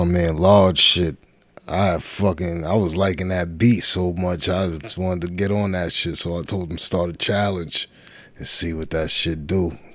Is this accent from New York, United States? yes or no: yes; Yonkers, New York, United States; also born or lived in Bronx; I was born in the Bronx for them straight Yonkers.